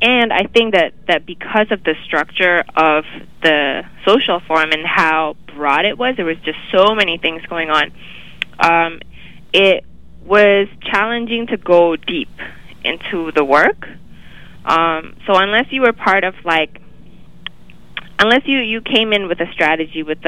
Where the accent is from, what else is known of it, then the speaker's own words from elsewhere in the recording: Canada; as a Canadian, as someone from Canada